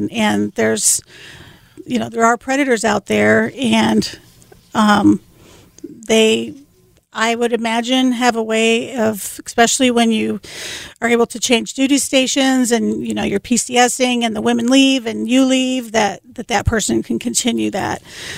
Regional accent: Grand Forks, North Dakota, United States; born there; also born or lived in Rapid City; So I was born in Grand Forks at the air base there.

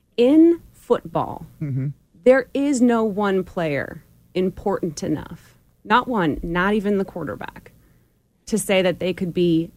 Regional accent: New England, United States; I grew up in New England. I grew up a Patriots fan.

